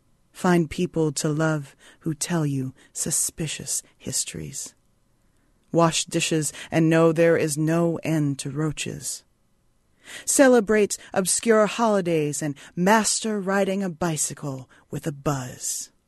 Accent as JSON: {"language": "English", "town": "New Orleans", "region": "Louisiana", "country": "United States", "tie": "born or raised there", "also_born_or_lived": "Ohio", "said": "I wasn't even born in New Orleans. I was born in Ohio, and my family, we moved to New Orleans, I guess when I was about 8 or 9 or so."}